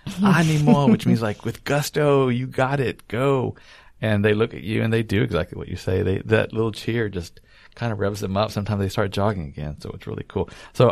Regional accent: United States; I said dollars. I'm sorry. I'm American.

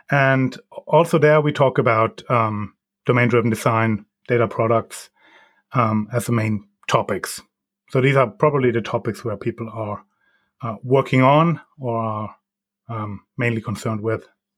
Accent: Germany; moved away as an adult; now in Norway; I'm originally from Germany, and 15 years ago, I moved to Norway to live there for half a year, learn a new language. Then I met my wife.

